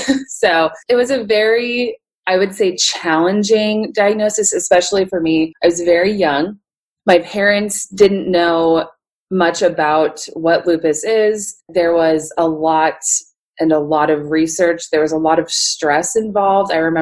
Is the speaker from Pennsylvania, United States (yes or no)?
yes; Pennsylvania, United States; So we, growing up in Pennsylvania, it was, you know, the summers would be very hot, the winters were very dry